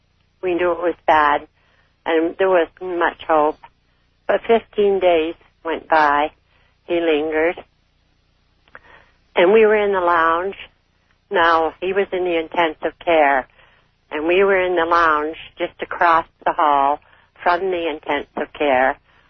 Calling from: Canada; I'm calling from Canada.

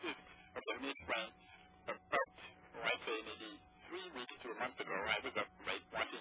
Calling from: Rhode Island, United States; I'm coming from Rhode Island.

